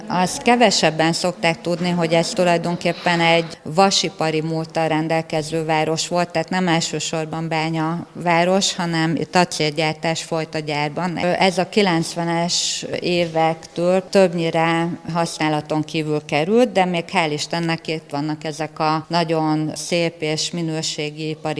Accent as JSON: {"language": "Hungarian", "town": "Ózd", "region": "Borsod-Abaúj-Zemplén", "country": "Hungary", "tie": "born or raised there", "said": "Én gyerekként imádtam Ózdon lenni, és egyébként ezt az épületet is imádtam."}